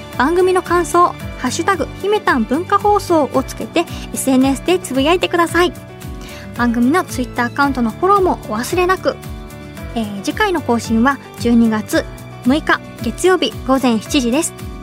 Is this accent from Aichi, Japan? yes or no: no; Hiroshima, Japan; 地元広島県なんですけど、